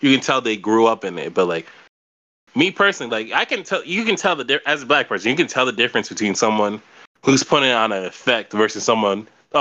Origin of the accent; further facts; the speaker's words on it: Connecticut, United States; Like, I'm personally, I'm from Connecticut. I'm not going to sound like a nigga from South Florida.